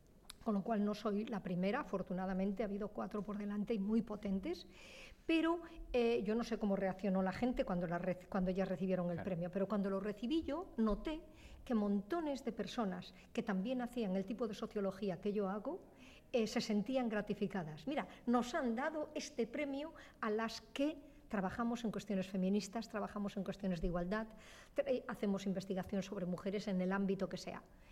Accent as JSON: {"language": "Spanish", "region": "Castile and León", "country": "Spain", "tie": "born there", "said": "he nacido en León, en la provincia de León, en El Bierzo, y soy catedrática de Sociología en la Universidad de Valencia."}